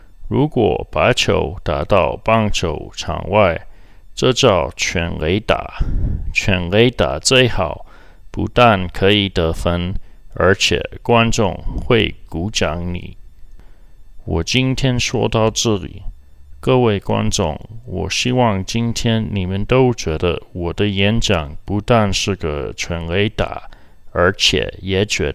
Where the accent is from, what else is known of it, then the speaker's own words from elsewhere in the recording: New York, United States; 因为我是纽约人，所以我就是纽约的粉丝。